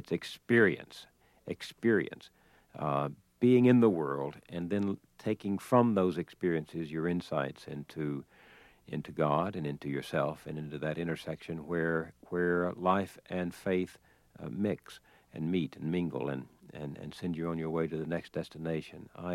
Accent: the South, United States; Also because growing up in the South, where conversation was a part of the hearth, and looking other people in the eye was a part of protocol

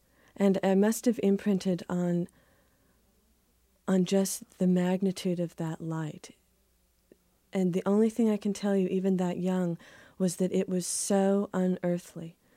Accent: American Southwest, United States; all of us of this generation had been living with, growing up in the American Southwest, drinking contaminated milk from contaminated cows.

